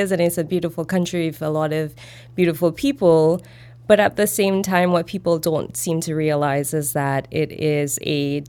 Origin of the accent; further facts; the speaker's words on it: St. Lucia; moved away as an adult; now in Chicago, United States; I grew up in St. Lucia. I was raised there. I went to school, community college. My family is still there.